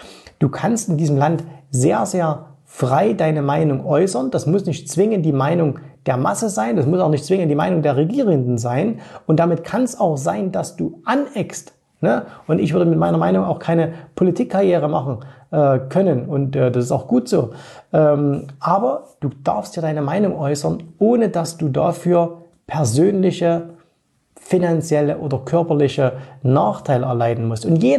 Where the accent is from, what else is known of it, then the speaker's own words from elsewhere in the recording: East Germany, Germany; Ich bin ja im Osten aufgewachsen. Als ich 18 war, war das glücklicherweise vorbei.